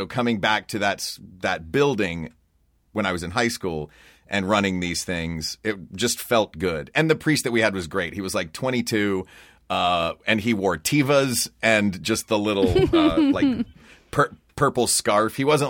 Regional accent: Knoxville, Tennessee, United States; So I was born and raised in Knoxville, and there weren't a lot of Catholics in Knoxville.

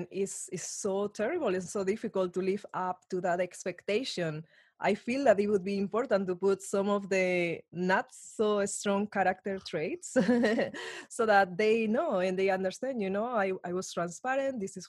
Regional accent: Spain; English is a second language; I am from Spain. I came here and I was very surprised about the idea of dating.

